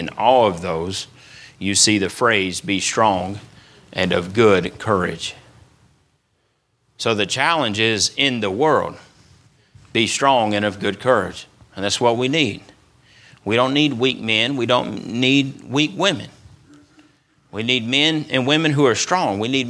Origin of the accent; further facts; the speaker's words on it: Louisiana, United States; I was very narrow when I was growing up. It was Louisiana, and that's it. Louisiana, and that's it. That's about the only state I knew.